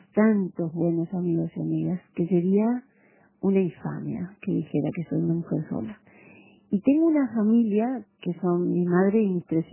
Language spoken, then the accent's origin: Spanish; Montevideo, Uruguay; born there; now in Las Piedras, Uruguay; Mira, yo vivo en las piedras hace 40 años. Yo nací en Montevideo y soy montevideana. Pero vivo en las piedras y soy pedrense.